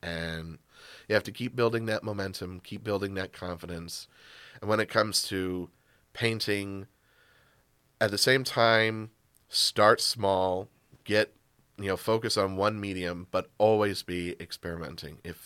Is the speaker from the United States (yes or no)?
yes; Toledo, Ohio, United States; So I was born and raised in Toledo.